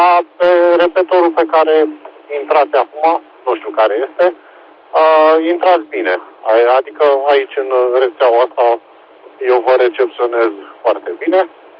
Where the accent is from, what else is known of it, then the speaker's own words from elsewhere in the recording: Pitești, Argeș, Romania; sunt din Pitești, momentan sunt mobil pe lângă Pitești, într-o localitate destul de apropiată, mă întorc către casă